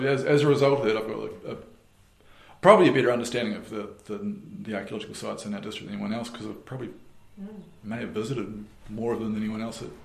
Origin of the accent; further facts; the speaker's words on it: New Plymouth, Taranaki, New Zealand; So I was born and bred in New Plymouth, and I grew up in a small farm on the back of Bell Block